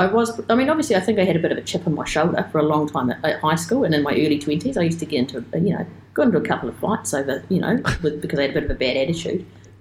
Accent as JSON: {"language": "English", "town": "Miramar", "region": "Wellington", "country": "New Zealand", "tie": "born or raised there", "said": "Cricket story is that growing up in Miramar, I always liked sport, and then every Saturday my dad would go and play for his mercantile cricket team"}